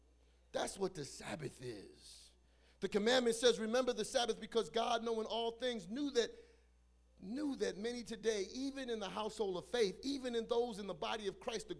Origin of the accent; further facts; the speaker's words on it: New York, United States; I'm from New York, so I know Frank Perdue.